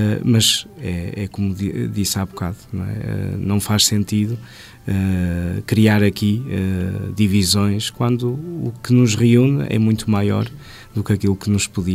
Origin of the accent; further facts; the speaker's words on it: Porto, Norte, Portugal; Eu sou natural do Porto, da cidade do Porto, portanto, da grande festa de São João.